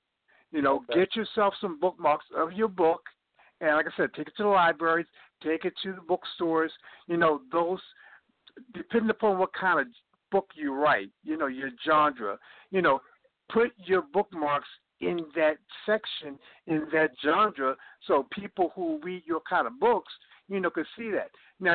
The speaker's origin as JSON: {"language": "English", "town": "Baltimore", "region": "Maryland", "country": "United States", "said": "I'm from Bmore, bruh."}